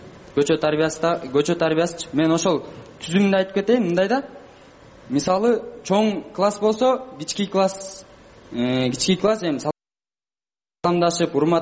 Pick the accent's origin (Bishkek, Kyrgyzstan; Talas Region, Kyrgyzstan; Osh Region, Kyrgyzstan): Bishkek, Kyrgyzstan; Ошо мен кызыл аскер районунда өскөм.